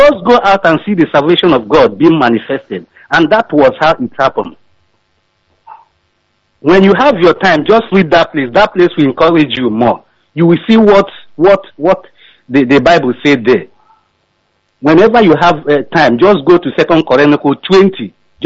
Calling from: China; I'm calling from China, sir.

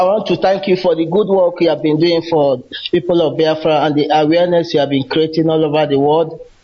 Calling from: India; I'm calling from India.

